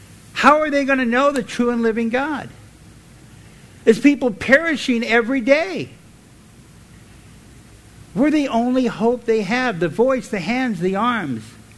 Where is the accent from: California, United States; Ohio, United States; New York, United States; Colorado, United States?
California, United States; I said, "Yeah, I'm from California. I just came here."